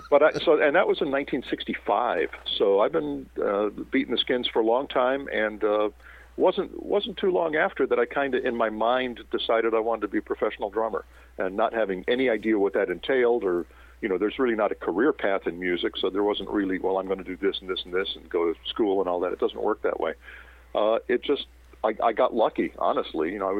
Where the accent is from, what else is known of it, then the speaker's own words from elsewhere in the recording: Phoenix, Arizona, United States; also born or lived in Chicago; I was really young when we left Chicago, so I don't have many memories of that. I grew up really in Phoenix, starting in about 1960, and we lived there through 68